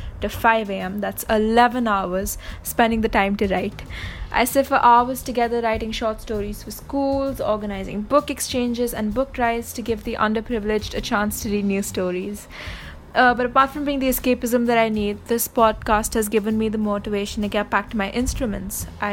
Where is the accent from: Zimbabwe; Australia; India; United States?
India; from India, and since I'm a student, you can already guess that my normal is attending online classes in pajamas.